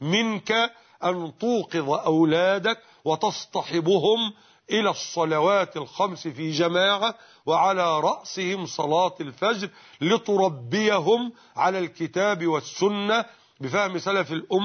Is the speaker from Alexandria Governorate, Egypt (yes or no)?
no; Mit Hadid, Dakahlia, Egypt; في قريتنا ميت حديد دقهلية